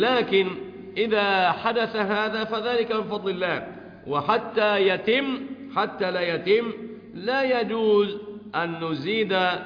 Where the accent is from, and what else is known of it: Egypt